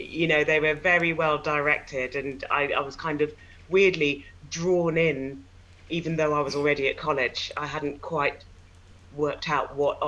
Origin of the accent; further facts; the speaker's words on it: London, United Kingdom; born there; now in Yorkshire, United Kingdom; I'm a British opera singer, born in London and now living in Yorkshire.